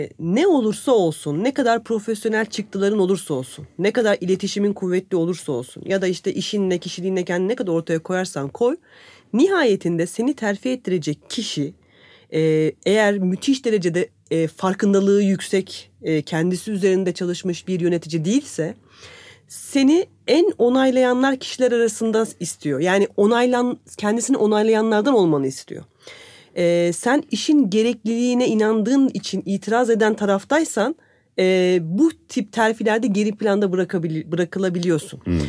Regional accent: Antalya, Turkey; Şimdi ben Antalyalıyım. Antalya'da zaten benim büyüdüğüm ortamda öyle bir şey vardı. Hani turist her şeyden daha kıymetliydi.

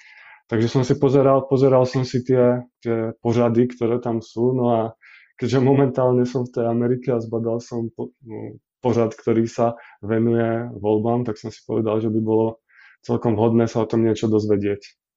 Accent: Banská Bystrica, Banská Bystrica Region, Slovakia; pochádzam z najkrajšieho mesta Banská Bystrica

